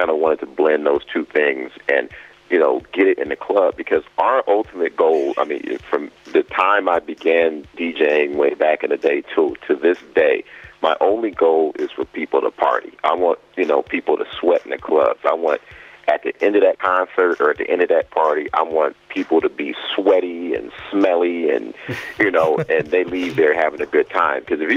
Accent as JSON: {"language": "English", "town": "Compton", "region": "California", "country": "United States", "tie": "born or raised there", "said": "Well, I think, you know, like I said, that came about growing up in Compton, man."}